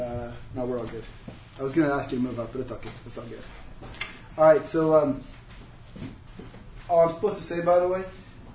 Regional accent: Vancouver, British Columbia, Canada; I'm from Vancouver

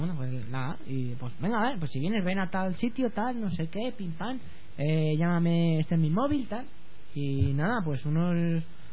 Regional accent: Vallecas, Community of Madrid, Spain; que yo soy de Vallecas

